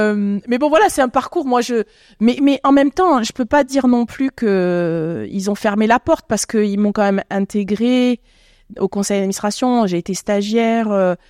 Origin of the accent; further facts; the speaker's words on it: Réunion, France; je suis métisse, je viens de l'île de la Réunion